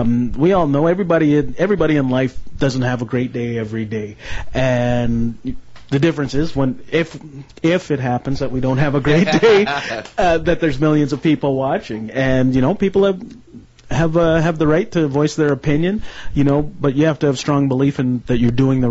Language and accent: English; Winnipeg, Manitoba, Canada; growing up in Winnipeg, great CFL history